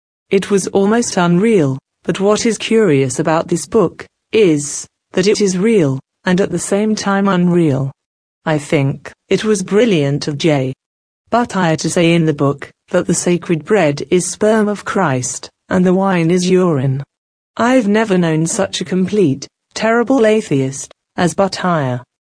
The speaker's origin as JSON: {"language": "English", "country": "Japan", "said": "But I can't deny Japan completely, because it is my home country."}